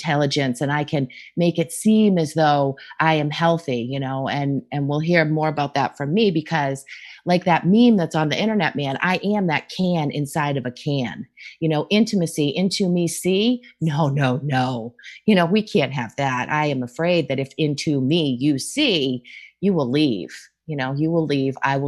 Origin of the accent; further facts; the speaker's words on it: Boston, Massachusetts, United States; I grew up in Boston. I grew up just north of Boston.